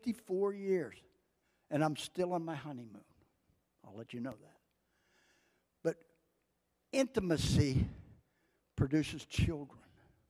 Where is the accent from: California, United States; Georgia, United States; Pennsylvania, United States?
Pennsylvania, United States; Barb and I came from Pennsylvania.